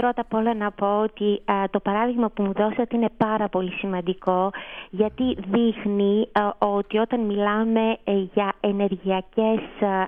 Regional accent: Greece; κάτι στο οποίο εγώ το έβλεπα στη χώρα μου σαν Ελληνίδα εδώ και πάρα πολλά χρόνια

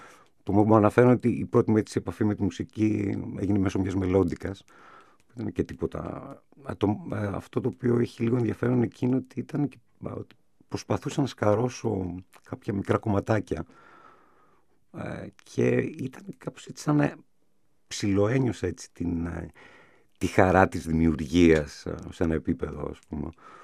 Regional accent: Athens, Attica, Greece; Γεννήθηκα στην Αθήνα, μεγάλωσα στο Κουκάκι, σε μια περιοχή που νιώθω και πάρα πολύ καιρός που μεγάλωσα εκεί.

